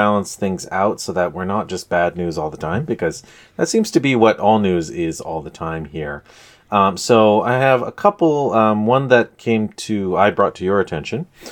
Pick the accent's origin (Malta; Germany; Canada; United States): Canada; North Vancouver, British Columbia; now in Vancouver, Canada; I grew up in North Vancouver, now I live in downtown or East Vancouver.